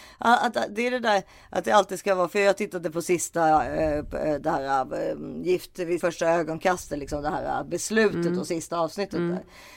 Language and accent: Swedish; Sweden; den här lilla myrstacken här hemma i Sverige